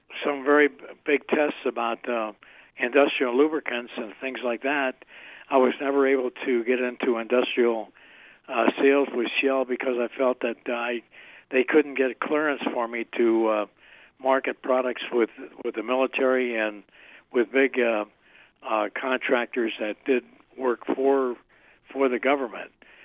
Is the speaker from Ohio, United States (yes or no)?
yes; Cincinnati, Ohio, United States; Well, baseball was important to me growing up in Cincinnati. I played on the high school team. I lettered twice. We lost the championship game for Cincinnati and when I was a junior